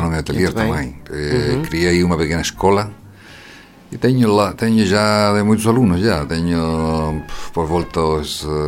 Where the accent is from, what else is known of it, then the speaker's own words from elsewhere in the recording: southern Chile, Chile; Portuguese is a second language; E depois, para mim, o melhor, como sou do sul de Chile.